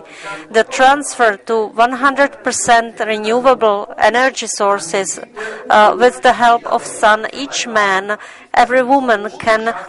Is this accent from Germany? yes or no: yes; Passau, Bavaria, Germany; English is a second language; I am from Passau, and I am a member of the Bavarian platform.